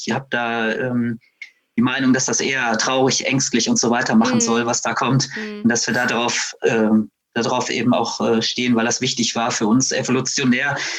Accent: North Rhine-Westphalia, Germany; born there; Ich bin auch ganz normal geboren worden. Nein. Im Sauerland und 1980 und aus einer Metzgersfamilie.

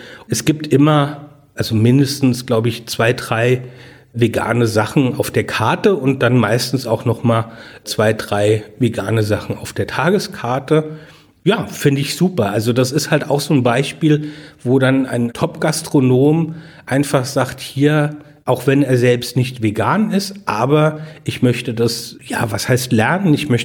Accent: Rhineland-Palatinate, Germany; in Gabriosheim, in meinem Heimatort

